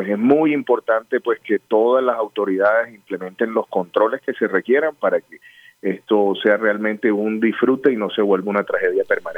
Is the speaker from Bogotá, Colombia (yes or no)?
no; Barranquilla, Atlántico, Colombia; yo creo que vale la pena y ya como barranquillero lo digo